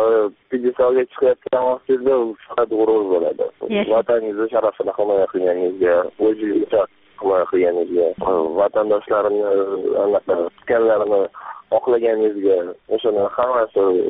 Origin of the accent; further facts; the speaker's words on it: Khanabad, Andijan Region, Uzbekistan; Angliston viloyati Xonobod shahridan.